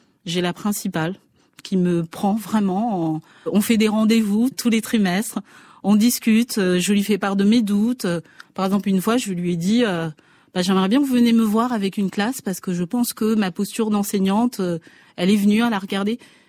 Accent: Mayotte, France; Et là, je lui dis, je viens de Mayotte

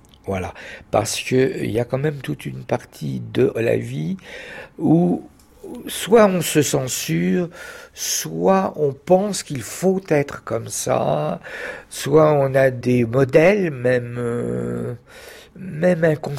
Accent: Châtellerault, Nouvelle-Aquitaine, France; born there; Je suis né à Châtellerault le 16 mai 1942. Ça fait 77 ans. Et je suis pianiste, je suis musicien. Et je suis aussi prêtre orthodoxe.

